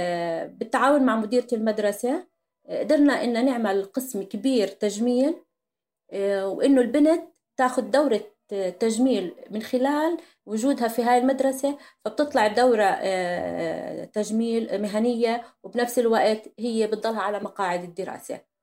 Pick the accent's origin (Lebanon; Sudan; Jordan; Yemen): Jordan; اللي عم بيصير عندنا بالأردن والمنظومة السياسية الموجودة